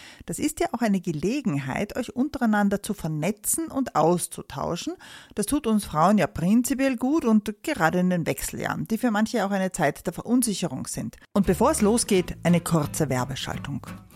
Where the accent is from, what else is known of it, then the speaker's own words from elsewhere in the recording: Munich, Bavaria, Germany; wir haben dasselbe Geburtsjahr, und ich bin auch in München aufgewachsen, und wir sind zwei Frauen in den Wechseljahren.